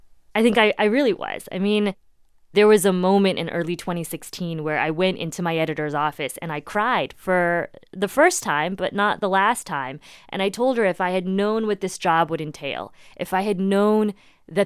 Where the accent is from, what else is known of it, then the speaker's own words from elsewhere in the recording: Indiana, United States; this, I guess, is maybe a talent that you learn from growing up in Indiana.